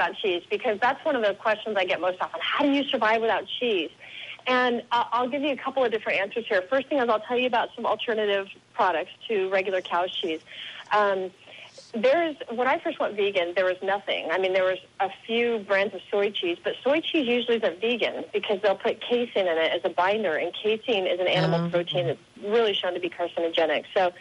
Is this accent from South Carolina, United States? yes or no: no; Washington, United States; We come from Washington. I eat apples.